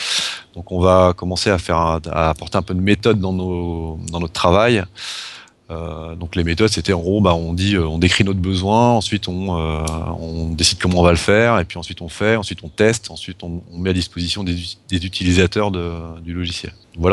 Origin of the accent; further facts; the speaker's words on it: Nantes, Pays de la Loire, France; Alors moi … je suis nantais, j'ai deux enfants